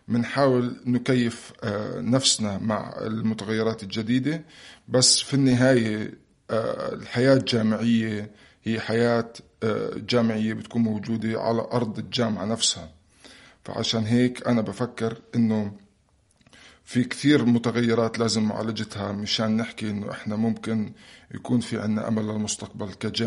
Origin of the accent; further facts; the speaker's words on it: Palestine; بالنسبة لنا كفلسطينيين في كثير مقومات لازم تكون مراعينها